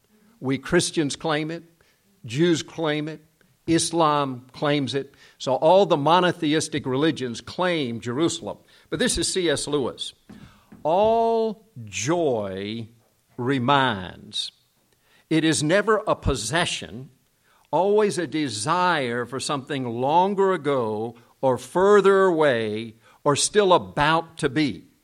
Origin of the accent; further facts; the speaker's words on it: Gwangju, South Korea; Where I grew up in Korea was the city of Gwangju, and we lived on a little hill with some other missionaries in the area.